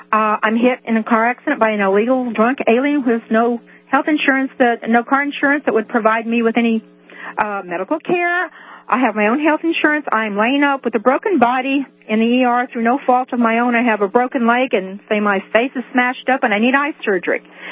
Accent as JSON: {"language": "English", "region": "Texas", "country": "United States", "lives_now": "Indiana, United States", "said": "I'm a senior citizen over 60, and I'm also a Texan in Indiana."}